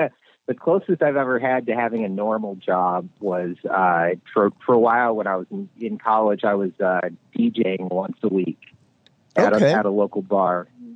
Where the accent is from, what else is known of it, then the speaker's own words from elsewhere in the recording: Chicago, Illinois, United States; I grew up in the Chicago suburbs, and I went to school at Northern Illinois University, which is only an hour from Chicago. Mm. And it was an hour and 15 minutes from where I grew up.